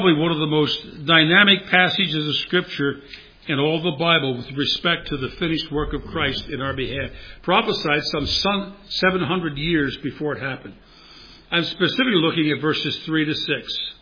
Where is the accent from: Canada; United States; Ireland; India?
United States; Folks, that was an embarrassment to me as an American.